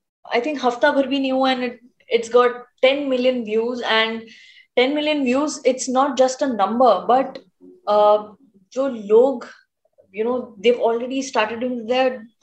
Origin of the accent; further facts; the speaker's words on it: Gujarat, India; मैं एक गुजराती हूँ